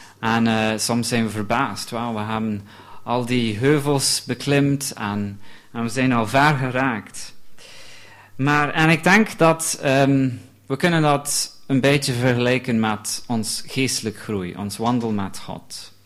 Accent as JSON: {"language": "Dutch", "region": "London", "country": "United Kingdom", "tie": "born or raised there", "second_language": "Dutch", "lives_now": "Belgium", "said": "Dat is de straat waar ik ben opgegroeid in Londen."}